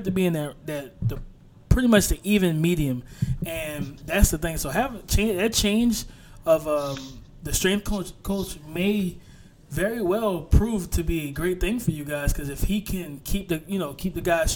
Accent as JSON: {"language": "English", "region": "the South", "country": "United States", "said": "I'm from the South, so the country accent's funny to me."}